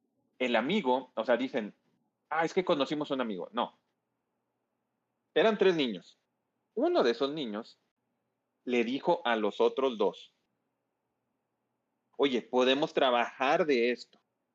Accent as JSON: {"language": "Spanish", "town": "Monterrey", "region": "Nuevo León", "country": "Mexico", "said": "como alguien que soy de Monterrey"}